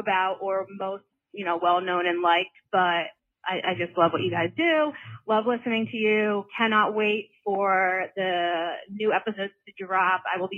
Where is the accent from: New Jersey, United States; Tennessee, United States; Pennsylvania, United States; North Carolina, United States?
Pennsylvania, United States; Philadelphia